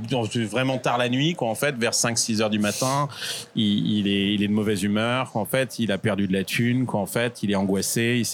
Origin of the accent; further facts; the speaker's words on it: France; born there; moi, je suis né en France, mais mes parents sont d'origine espagnole.